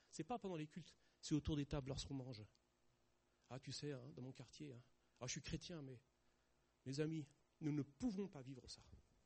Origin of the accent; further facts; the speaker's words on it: France; Et je pense en tant que Français, En tant que Français aujourd'hui, nous avons vraiment des obstacles.